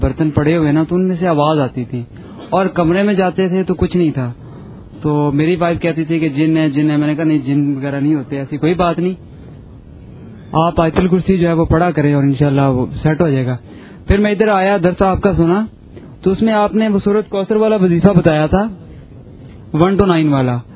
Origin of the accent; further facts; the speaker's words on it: Jahanian, Punjab, Pakistan; میں جہانیہ سے آیا ہوں.